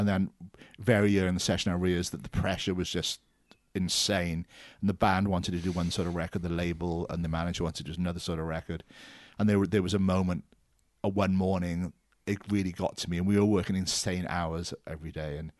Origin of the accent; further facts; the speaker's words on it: Wales, United Kingdom; Yeah, I'm a Welshman. You have to remember that.